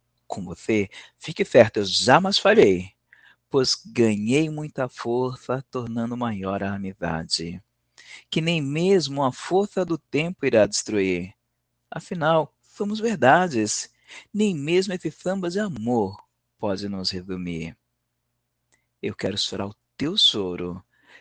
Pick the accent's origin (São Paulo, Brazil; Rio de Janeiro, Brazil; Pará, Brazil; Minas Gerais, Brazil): São Paulo, Brazil; sou de São Paulo, capital, que é onde estou